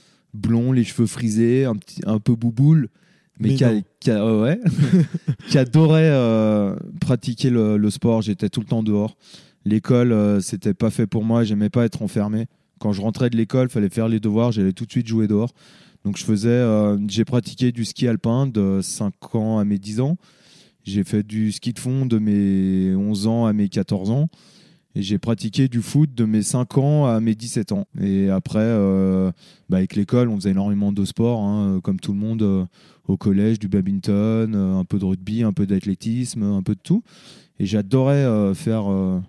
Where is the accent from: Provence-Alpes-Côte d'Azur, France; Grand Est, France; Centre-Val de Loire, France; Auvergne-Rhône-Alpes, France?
Auvergne-Rhône-Alpes, France; Le Grand-Bornand; also born or lived in Annecy; moi, je suis né à Annecy, mais j'ai toujours habité ici, au Grand Bornand. Donc, j'ai grandi ici, aux côtés de toute ma famille et mes potes.